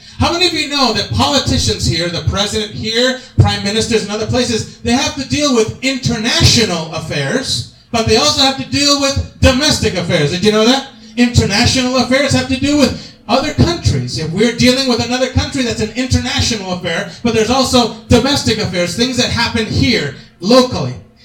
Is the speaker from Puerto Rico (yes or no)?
yes; Puerto Rico; When I was a kid growing up in Puerto Rico, I love Puerto Rico.